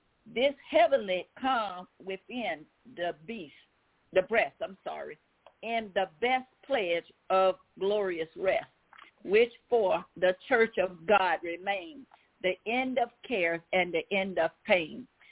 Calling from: Baton Rouge, Louisiana, United States; I'm calling from Baton Rouge, Louisiana.

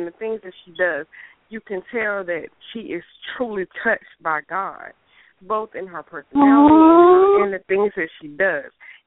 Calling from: Georgia, United States; I'm calling from Georgia.

